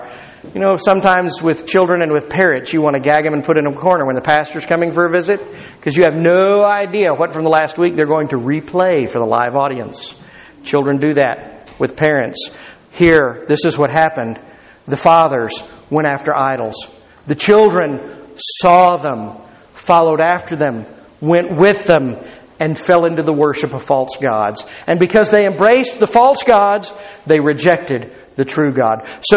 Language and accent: English; Fort Worth, Texas, United States; And as every little boy dreams growing up in Fort Worth, Texas, you want to grow up and you want to be a Texas Ranger.